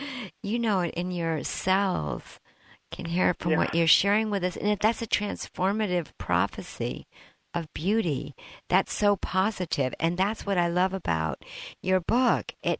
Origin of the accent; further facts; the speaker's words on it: Boston, Massachusetts, United States; That's why I moved out here. I'm from Boston originally, too.